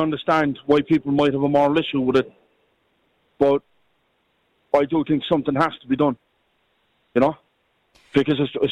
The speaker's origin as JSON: {"language": "English", "town": "Cork", "region": "County Cork", "country": "Ireland", "said": "Because I'm from Cork, right?"}